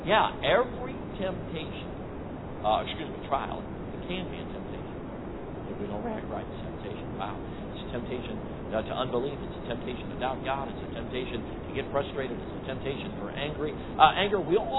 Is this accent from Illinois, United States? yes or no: yes; Chicago, Illinois, United States; Okay, but anyway, I grew up in Chicago, and I've never been mugged.